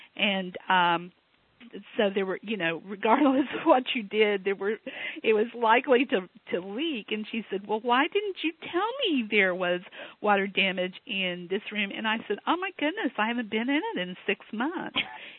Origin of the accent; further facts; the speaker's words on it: Texas, United States; You know, I mean, I grew up in Texas. It's naked, trust me.